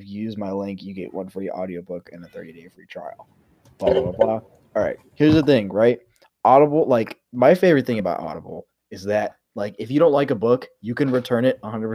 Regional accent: Brooklyn, New York, United States; it's just like I was a little girl, black girl, growing up in Brooklyn.

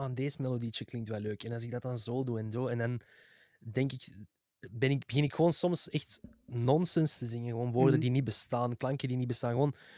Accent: Schoten, Antwerp, Belgium; also born or lived in Malle; now in Merksem, Belgium; Ik ben altijd in Schoten gewoond en nu in Merksem, dus dat is daarnaast.

